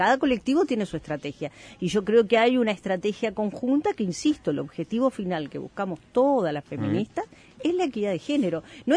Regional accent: Monte Grande, Buenos Aires Province, Argentina; moved away as an adult; Yo viví en Argentina hasta que tenía 27 años y viajaba en el tren todos los días de Montegrande a Buenos Aires.

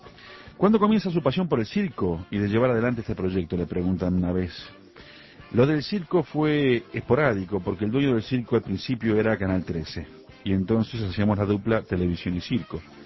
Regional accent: Argentina; Pero yo estaba cómodo en mi país, me iba bien, soy argentino, me gusta mi país y me quedé.

